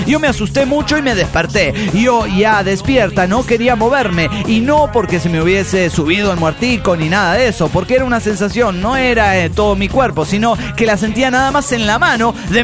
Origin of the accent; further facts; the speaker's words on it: Celaya, Guanajuato, Mexico; de Celaya, Guanajuato.